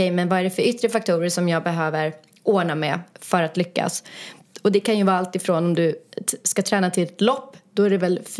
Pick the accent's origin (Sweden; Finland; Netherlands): Sweden; Luleå, Norrbotten County; now in Stockholm, Sweden; jag är från Luleå